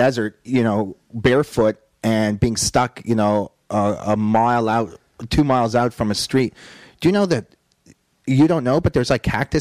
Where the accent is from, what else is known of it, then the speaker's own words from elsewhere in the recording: Canada; I'm from Canada.